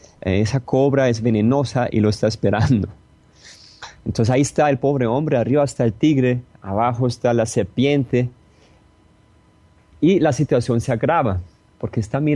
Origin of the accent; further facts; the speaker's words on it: Germany; Spanish is a second language; now in Medellín, Colombia; Soy originalmente de Alemania. Vivo acá en Colombia hace 11 años